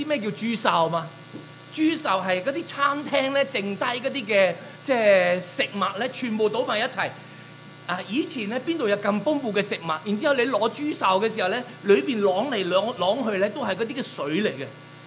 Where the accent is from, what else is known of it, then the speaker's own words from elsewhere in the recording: China; 我哋中國人好難將豬咧嚟到去做寵物嘅